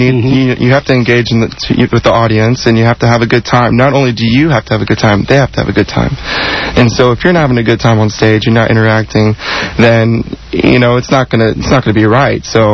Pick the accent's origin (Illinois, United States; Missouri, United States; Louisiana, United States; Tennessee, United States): Louisiana, United States; now in Houston, United States; I'm a Southern boy. I'm from Louisiana.